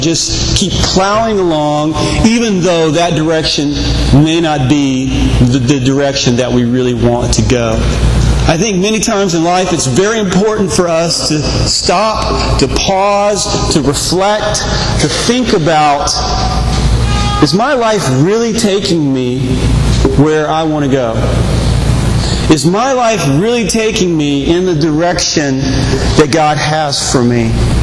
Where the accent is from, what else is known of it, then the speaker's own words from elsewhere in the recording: North Carolina, United States; I grew up in North Carolina. It's a southern state.